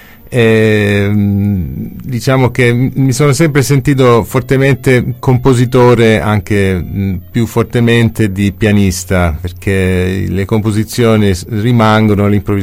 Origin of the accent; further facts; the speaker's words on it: Michigan, United States; Italian is a second language; moved away; Io sono cresciuto nel Michigan, un posto pieno di acqua, laghi, fiumi, ruscelli dappertutto